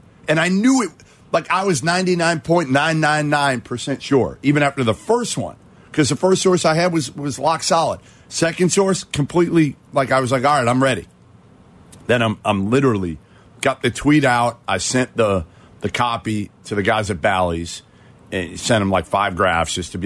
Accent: Boston, Massachusetts, United States; So you remember that morning, and I'm from Boston, Brad Stevens moved from being a coach to the GM of the Celtics

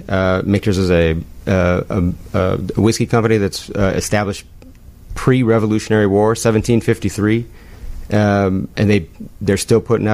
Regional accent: Chicago, Illinois, United States; I did evolve into that role. I'm from Chicago.

